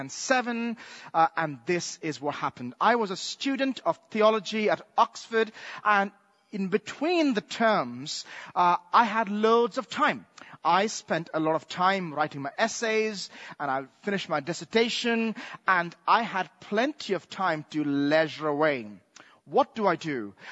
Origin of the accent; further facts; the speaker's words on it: Bangalore, Karnataka, India; Growing up in Bangalore, I used to watch these planes coming into Bangalore Airport, and I used to say, I really want to go on an aeroplane.